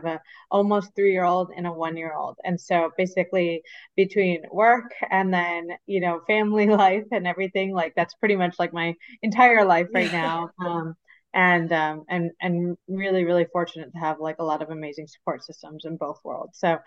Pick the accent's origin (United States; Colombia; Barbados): United States; Michigan; So I grew up in Michigan, so born and raised in Michigan, and grew up with two Taiwanese immigrant mom and dad.